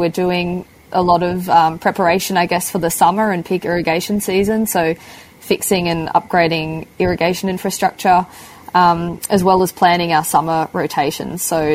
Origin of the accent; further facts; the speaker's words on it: Australia; So my parents are German born and bred. I'm Australian born and bred.